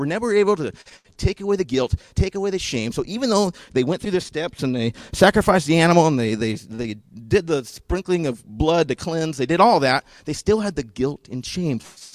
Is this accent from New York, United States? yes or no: no; Washington, United States; moved away; I grew up in Washington. That's just a treehouse. Like, we don't have those here.